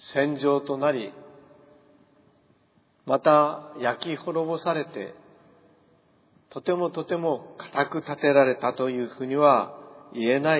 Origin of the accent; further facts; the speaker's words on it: Tokyo, Japan; born there; まあ私は、まあ、1941年11月13日東京で生まれました。